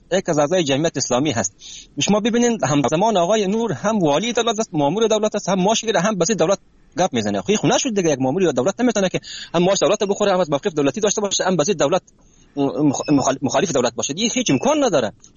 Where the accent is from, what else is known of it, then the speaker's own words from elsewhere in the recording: Afghanistan; ما به عنوان یک افغان